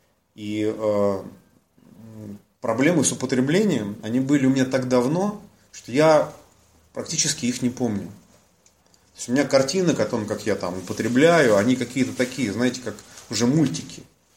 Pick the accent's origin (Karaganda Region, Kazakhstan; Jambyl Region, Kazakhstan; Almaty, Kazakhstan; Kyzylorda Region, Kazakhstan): Almaty, Kazakhstan; я родом из Алматы, я здесь родился, это мой родной город. Я здесь воспитывался, здесь похоронены мои бабушка, дедушка, родственники, здесь живут мой брат со своей семьей